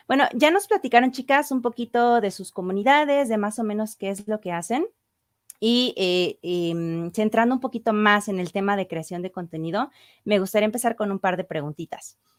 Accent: Mexico; Soy mexicana.

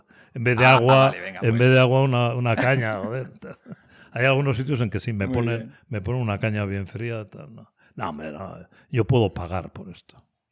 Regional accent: Mondragón, Basque Country, Spain; Y la cultura de mi pueblo más todavía, ¿no? La de Mondragón.

